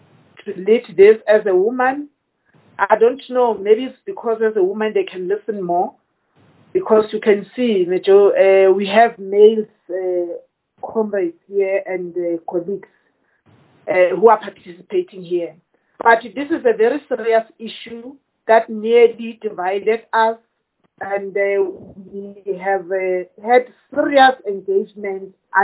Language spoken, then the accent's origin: English; South Africa; It affects everybody as a South African, as a voter, as a citizen of South Africa.